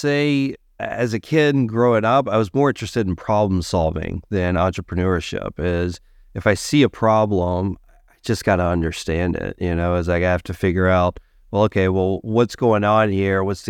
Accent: Georgia, United States; So, you know, I grew up in Georgia.

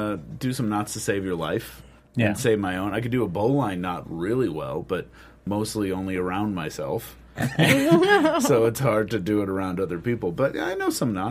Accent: New England, United States; I'm from New England. I like to put maple syrup in there.

